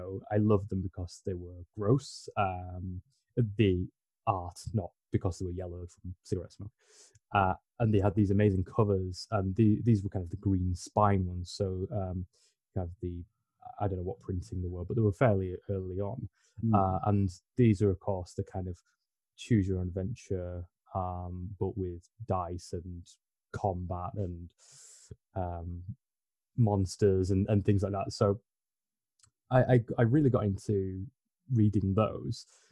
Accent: Leeds, Yorkshire and the Humber, United Kingdom; So I'm from Leeds in the north of England. And so I live in the suburbs with my my girlfriend and my cat. I work in the city.

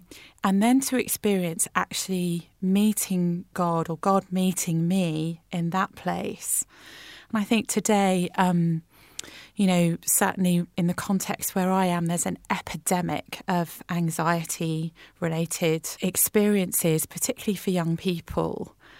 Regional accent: United Kingdom; Growing up in Britain as a Christian, I was always the only churchgoer in my class at school.

